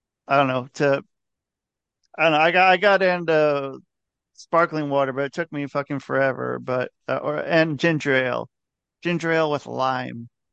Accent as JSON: {"language": "English", "town": "Portland", "region": "Oregon", "country": "United States", "said": "I'm from Portland, Oregon. It's like the most, I think it was like one of the most in the country, most like bars and breweries."}